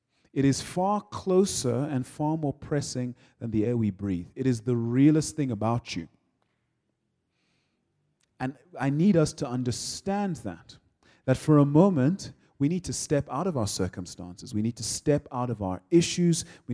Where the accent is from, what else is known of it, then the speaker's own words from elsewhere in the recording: Nigeria; So, I'm from Nigeria, for those of you who can't hear the accent.